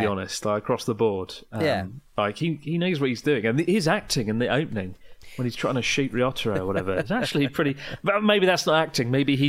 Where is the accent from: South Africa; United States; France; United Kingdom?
United Kingdom; Rye, South East England; I'm from Rye. Is very nice as well. Really beautiful town.